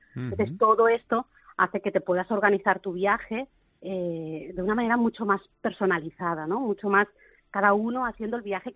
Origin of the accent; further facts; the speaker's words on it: Barcelona, Catalonia, Spain; now in Málaga, Spain; llevamos ya unos cuantos, bastantes añitos en Málaga. Luis es de Madrid, yo soy de Barcelona, así que mezcla explosiva, y estamos en Málaga pues ya hace unos cuantos, 6 años.